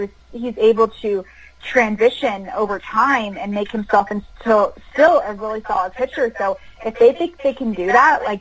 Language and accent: English; Baltimore, Maryland, United States; born there; I was born in Baltimore